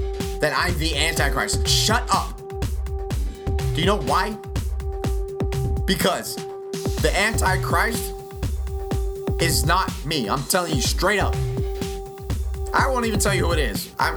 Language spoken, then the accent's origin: English; Houston, Texas, United States; I'm from Houston too, bro. What's up? Houston, what's up? H-Town.